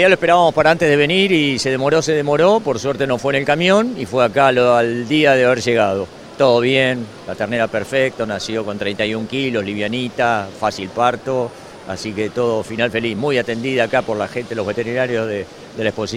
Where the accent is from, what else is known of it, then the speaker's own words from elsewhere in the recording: Olavarría, Buenos Aires Province, Argentina; Nosotros venimos de Olavarría.